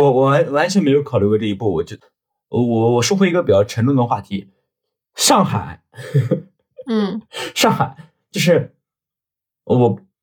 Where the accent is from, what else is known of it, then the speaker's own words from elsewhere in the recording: Shandong, China; 因为我是山东人嘛，就是家里他们没事就去爬一下泰山什么的，